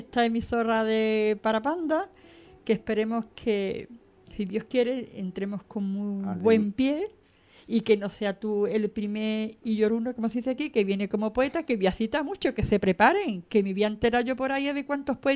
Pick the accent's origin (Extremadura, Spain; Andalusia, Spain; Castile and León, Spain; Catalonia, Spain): Andalusia, Spain; accent: Andalusian; con nuestro acento andaluz, con nuestra forma de querer y de pensar.